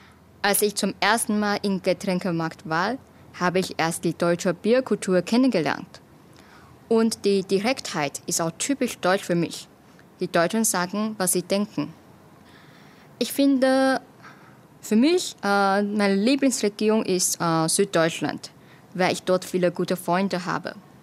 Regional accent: Taiwan; German is a second language; Ich komme aus Taiwan und ich bin im Jahr 1988 geboren.

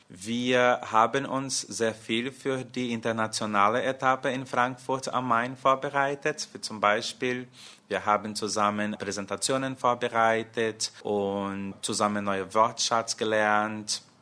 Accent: Vitória, Espírito Santo, Brazil; German is a second language; Ich komme aus Brasilien, aus Vitória. Das ist eine Insel in der Mittelküste Brasiliens. Ich bin geboren im Jahr 1987 in einer kleinen Stadt, auch in der Nähe von Vitória.

